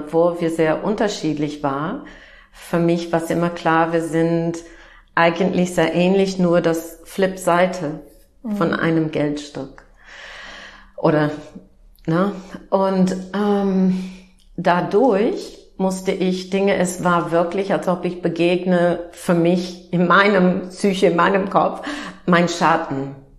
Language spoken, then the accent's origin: German; Midwest, United States; German is a second language; ich bin Amerikanerin und bin aufgewachsen im Nord-Midwest von den Vereinigten Staaten und bin aufgewachsen in einer Familie, wo Glauben schon sehr wichtig war.